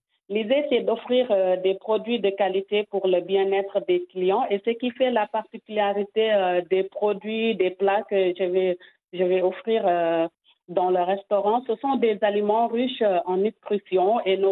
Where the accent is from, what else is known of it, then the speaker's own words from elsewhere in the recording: Senegal; now in Marseille, France; la variété de plats traditionnels que nous avons chez nous au Sénégal et qui est aussi à la demande des clients ici à Marseille.